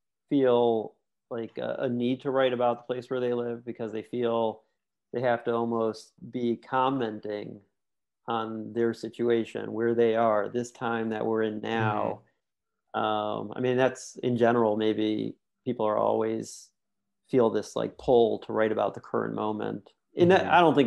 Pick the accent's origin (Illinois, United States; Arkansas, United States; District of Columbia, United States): Illinois, United States; Chicago; I grew up in Chicago. My family's pretty, you know, long time Chicago family.